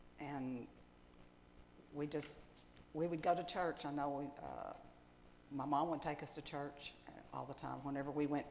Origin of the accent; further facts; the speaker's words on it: Irving, Texas, United States; also born or lived in Dallas; I grew up in Dallas, Irving. I moved around. We moved around quite